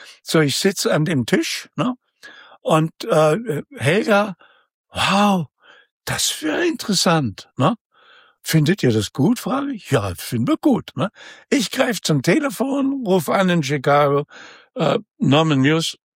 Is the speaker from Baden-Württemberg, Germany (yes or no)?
no; Saxony, Germany; Und das für mich als Sachse, ja, der, sagen wir mal, diese Radebeul und so weiter